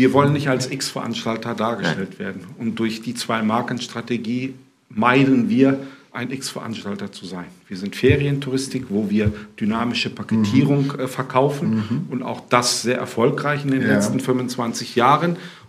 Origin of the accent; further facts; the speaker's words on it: Düsseldorf, North Rhine-Westphalia, Germany; bei uns in Düsseldorf